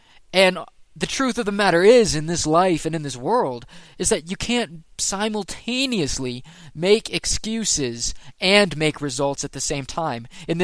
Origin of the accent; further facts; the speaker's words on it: New England, United States; I'm from New England, so guys includes gals.